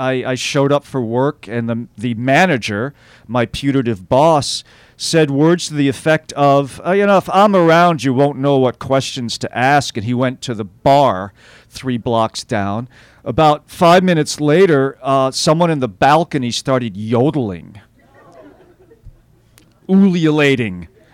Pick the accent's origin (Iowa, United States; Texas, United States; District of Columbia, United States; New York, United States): New York, United States; Staten Island; born there; But I was born in New York, born on Staten Island, just where the you know, principal of this story is born. Lived and worked in New York.